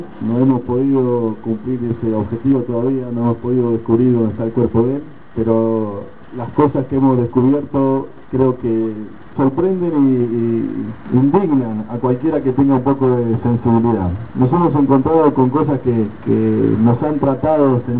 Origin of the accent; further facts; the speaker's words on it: Bahía Blanca, Buenos Aires Province, Argentina; Yo soy de Bahía Blanca, no conozco Neuquén ni no conocía Río Negro.